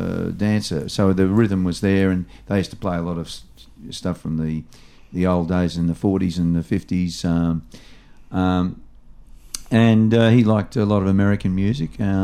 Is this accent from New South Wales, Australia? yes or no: no; Chelsea, Victoria, Australia; This all happened in Chelsea, Mornington area.